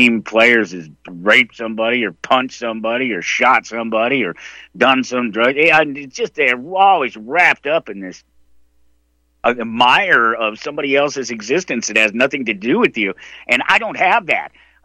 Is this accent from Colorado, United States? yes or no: yes; Denver, Colorado, United States; because I come from a football town. I'm from Denver, and I'm from the 70s and 80s